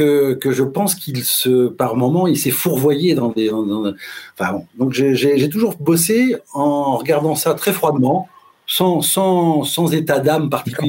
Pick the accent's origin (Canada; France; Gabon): France; Paris, Île-de-France; Je suis parisien d'origine, donc je porte un regard assez... J'ai toujours porté un regard assez distancié sur le monde agricole, mais j'ai une formation d'ingénieur agri. Mais je ne suis pas du milieu, je ne suis pas breton, je ne suis pas ligérien